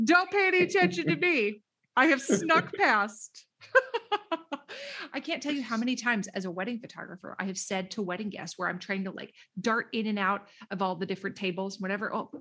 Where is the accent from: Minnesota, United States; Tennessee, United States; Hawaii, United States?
Minnesota, United States; now in Canada; when I was growing up in Minnesota